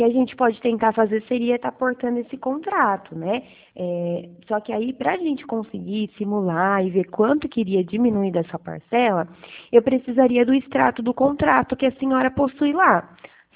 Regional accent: Araras, São Paulo, Brazil; Cidade de Araras, eu falo.

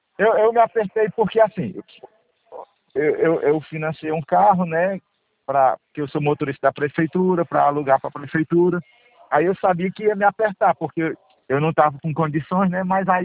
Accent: Acaraú, Ceará, Brazil; Eu sou aqui do Acaraú, né?

